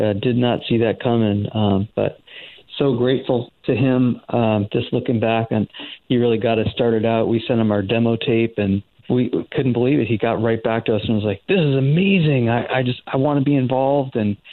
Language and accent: English; Storrs, Connecticut, United States; I grew up in Storrs, which is where UConn is, and Paul's Pizza, and get pizza there.